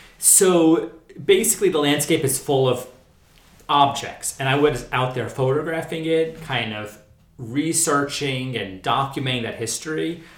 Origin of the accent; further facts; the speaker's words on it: New Jersey, United States; So I grew up in New Jersey. Meadowlands was probably maybe 30 minutes from where I grew up.